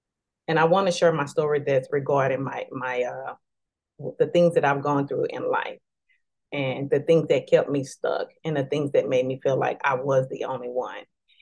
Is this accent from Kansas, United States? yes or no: no; Dallas, Texas, United States; I am from Dallas, Texas. I was born and raised here my whole life.